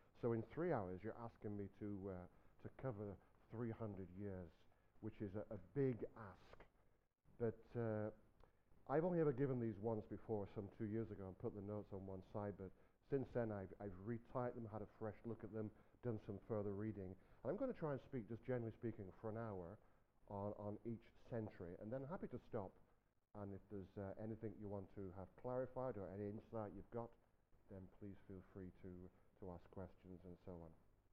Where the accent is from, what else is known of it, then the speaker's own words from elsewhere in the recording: Blackburn, North West England, United Kingdom; I come from Blackburn in Lancashire, and that's where I came from this morning at 5 o'clock.